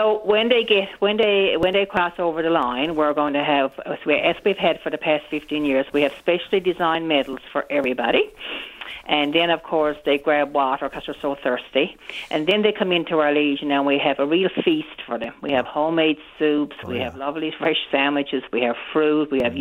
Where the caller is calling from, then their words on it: Riverhead, Newfoundland and Labrador, Canada; I'm calling now from Riverhead, St. Mary's Bay.